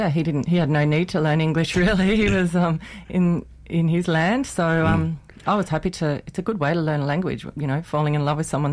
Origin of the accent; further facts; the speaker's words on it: New South Wales, Australia; Yeah, so I grew up in Western Sydney